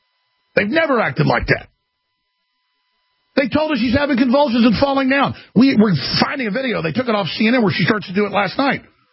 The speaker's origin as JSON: {"language": "English", "country": "United States", "said": "I'm not a Muslim. I'm a Christian. I'm an American. I'm a patriot."}